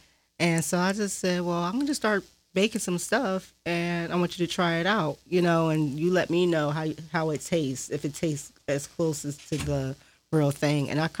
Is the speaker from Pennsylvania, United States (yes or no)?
yes; Philadelphia, Pennsylvania, United States; born there